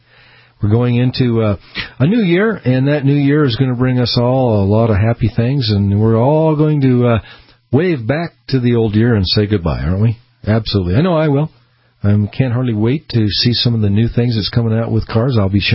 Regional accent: Peoria, Illinois, United States; I was born in Peoria, Illinois. Lived there. It's flat.

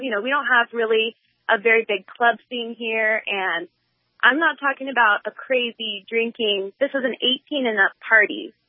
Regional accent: Houston, Texas, United States; I'm from a big city. I'm from Houston, Texas.

